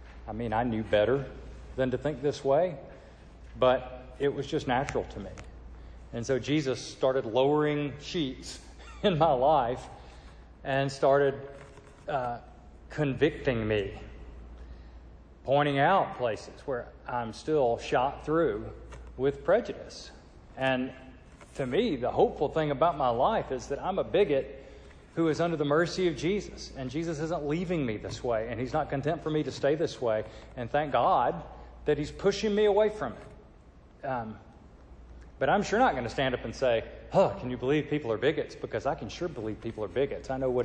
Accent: Stone Mountain, Georgia, United States; I was raised in Stone Mountain, Georgia, home of the Klan.

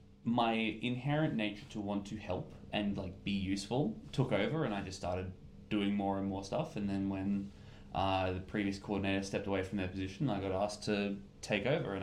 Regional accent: Adelaide, South Australia, Australia; I'm from Adelaide, South Australia.

